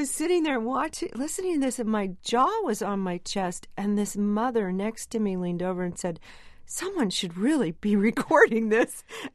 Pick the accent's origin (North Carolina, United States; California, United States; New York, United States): California, United States; And I grew up in California, so I was listening